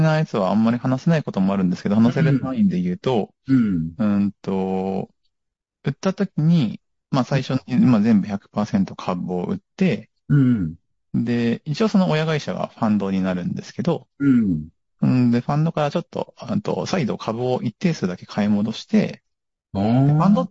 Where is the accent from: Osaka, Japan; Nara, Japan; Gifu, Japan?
Gifu, Japan; まあ、うち、多分地元が岐阜なんですけど、多分岐阜で